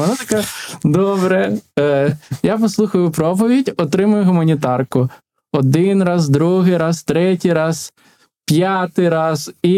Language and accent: Ukrainian; Kherson, Kherson Oblast, Ukraine; Я з Херсону, і під час окупації моя мама була в Херсоні.